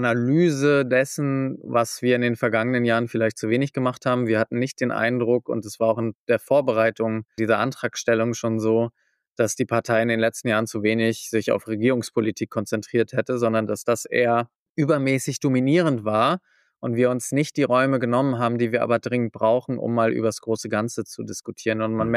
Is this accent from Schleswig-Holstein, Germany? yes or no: yes; Schleswig-Holstein, Germany; für mich als Schleswig-Holsteiner